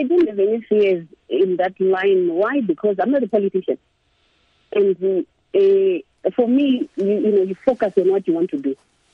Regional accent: United States; born there; But when I was born, I was born in America, still in the preschool.

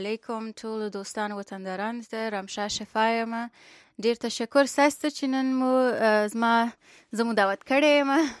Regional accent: Kabul, Afghanistan; born or raised there; also born or lived in Kandahar; now in United States

